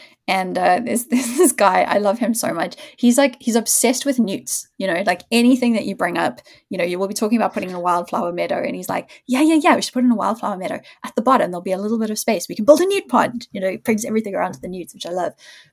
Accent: South Africa; now in London, United Kingdom; I think we were so lucky, both of us growing up in South Africa, being so exposed to actual wild spaces

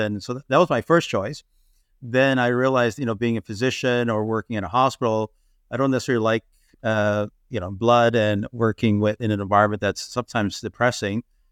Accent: Canada; And as a child growing up in Canada in the 1970s, everything was done manually.

